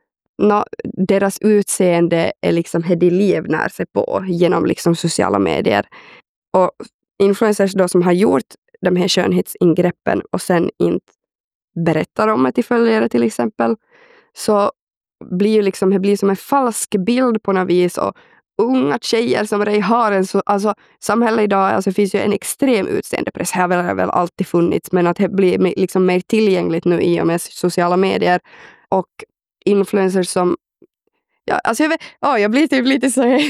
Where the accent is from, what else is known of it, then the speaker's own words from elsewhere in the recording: Pedersöre, Ostrobothnia, Finland; jag kommer ju från en liten by i Pedersöre som ligger i Österbotten.